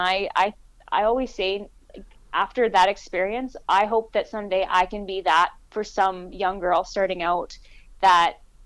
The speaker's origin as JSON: {"language": "English", "town": "Elkhorn", "region": "Manitoba", "country": "Canada", "tie": "born or raised there", "said": "now I grew up in Elkhorn, so Elkhorn is about 15 minutes from the Saskatchewan border, so the town was divided between Riders fans and Bomber fans galore."}